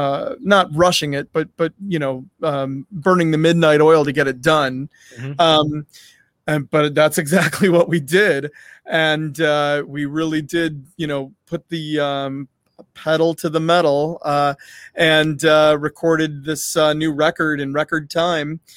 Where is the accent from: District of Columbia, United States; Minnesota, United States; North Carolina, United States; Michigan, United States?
Michigan, United States; Detroit